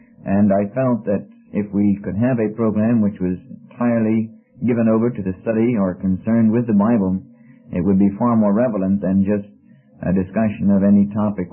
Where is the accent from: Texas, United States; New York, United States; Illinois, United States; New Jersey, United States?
Illinois, United States; Wheaton; born there; I was born in around Wheaton, Illinois, 1938.